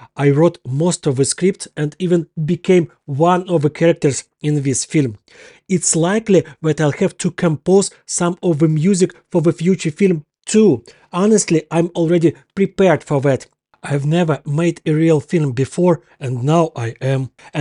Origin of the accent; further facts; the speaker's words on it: Kharkiv, Kharkiv Oblast, Ukraine; We arrived to shoot in my hometown of Kharkiv just when the Russians decided to completely destroy it